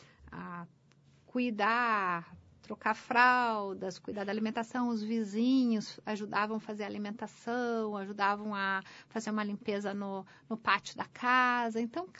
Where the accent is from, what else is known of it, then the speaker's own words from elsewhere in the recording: Curitiba, Paraná, Brazil; also born or lived in Ponta Grossa; now in Porto União, Brazil; sou curitibana, nasci em 1970, depois disso morei e estudei na Universidade Estadual de Ponta Grossa, morei por 24 anos em Ponta Grossa